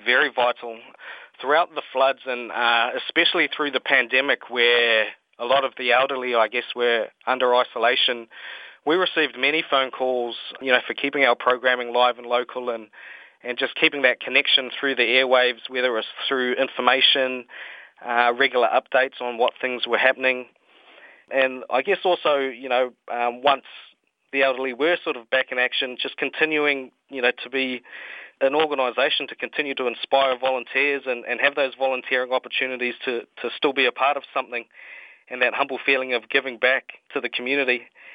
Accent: New Zealand; now in Townsville, Australia; I tell everyone back home in New Zealand, I'm originally from New Zealand

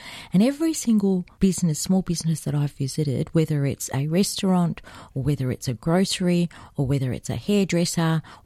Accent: Western Australia, Australia; I have to say in Western Australia, which is my home state, it's a bit higher.

